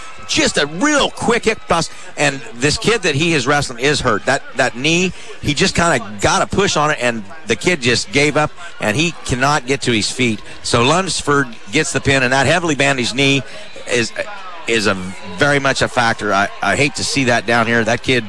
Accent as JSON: {"language": "English", "town": "Centerville", "region": "Iowa", "country": "United States", "tie": "born there", "said": "From a technical standpoint, though, I was born in Centerville. Did you know that? Yeah, I was."}